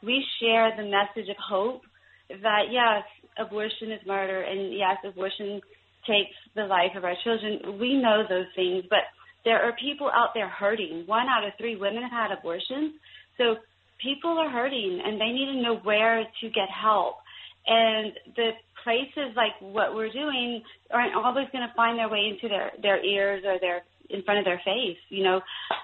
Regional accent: Louisiana, United States; I was living back in my home state of Louisiana

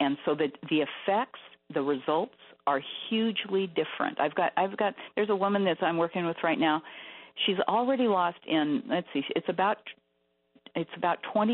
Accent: Seattle, Washington, United States; I'm from Seattle

